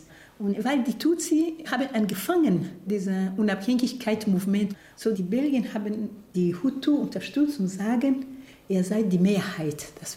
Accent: Rwanda; now in Düsseldorf, Germany; Ich komme aus Ruanda und ich habe den Genozid gegen die Tutsi in 94 überlebt.

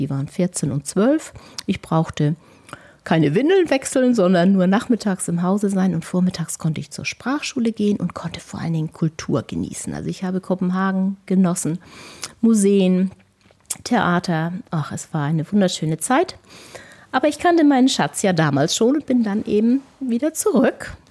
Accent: Schleswig, Schleswig-Holstein, Germany; Ich bin ja in Schleswig geboren, mehr oder weniger aufgewachsen, habe mein Abi gemacht und auch noch meine Buchhändlerlehre dran gesetzt.

